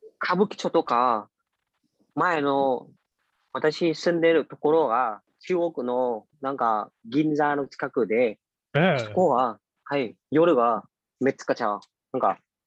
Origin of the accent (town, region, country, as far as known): Vietnam; born or raised there; Japanese is a second language; now in Japan